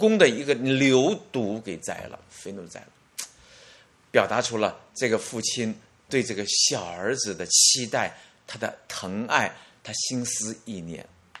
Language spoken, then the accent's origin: Chinese; China; 我们中国人有身份的人走路的时候都是很缓慢的走